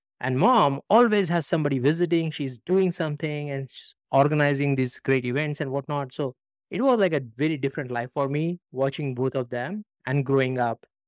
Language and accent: English; Aurangabad, Maharashtra, India; born there; I was born in Aurangabad, India. It's a town in Maharashtra, not to be confused, a town in Bihar. And I actually grew up not in Aurangabad so much early in my life.